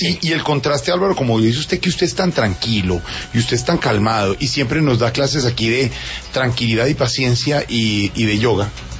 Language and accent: Spanish; Colombia; es lo que es la ecuación que uno hace como colombiano.